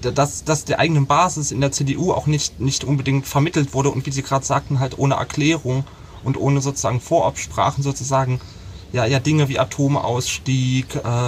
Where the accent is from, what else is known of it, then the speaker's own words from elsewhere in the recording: Thuringia, Germany; Ich komme aus Thüringen